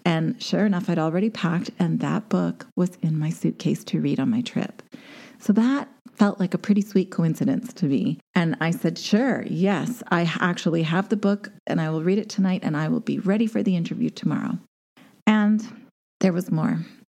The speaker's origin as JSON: {"language": "English", "region": "the Prairies", "country": "Canada", "said": "Now, I'm a girl from the Canadian prairies. I never thought I would visit New York in my lifetime."}